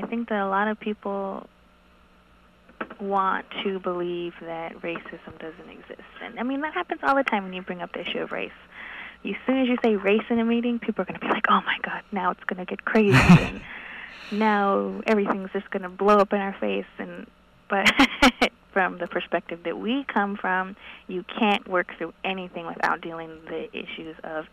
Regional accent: Arizona, United States; so where I'm from Arizona, and I'm from the Navajo Reservation

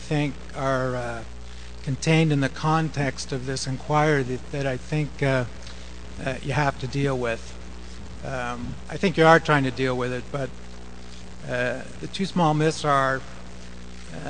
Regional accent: Canada; I'm Canadian

